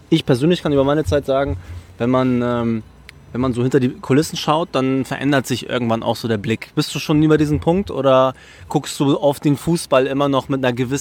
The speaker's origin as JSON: {"language": "German", "region": "Hamburg", "country": "Germany", "said": "aus Hamburg."}